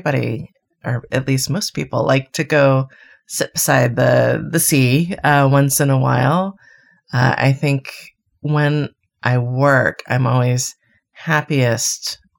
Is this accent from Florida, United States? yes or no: yes; Miami, Florida, United States; I grew up in Miami.